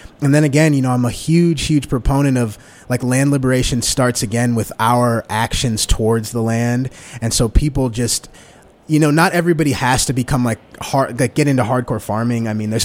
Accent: Angola, Indiana, United States; Oh, yes, but no, I'm from Angola, Indiana.

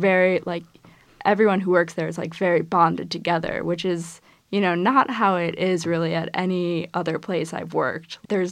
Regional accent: Midwest, United States; I'm from the Midwest. Like, I'm really nice in person.

